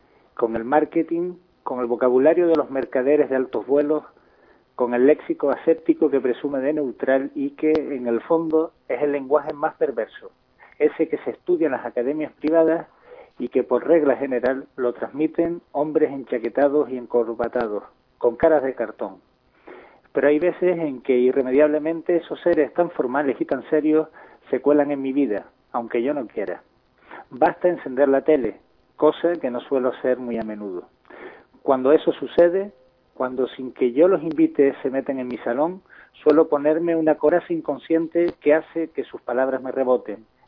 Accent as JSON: {"language": "Spanish", "region": "Canary Islands", "country": "Spain", "said": "Somos una marca que se llama Fuerteventura o Canarias y en Madrid nos ofrecen al mejor postor."}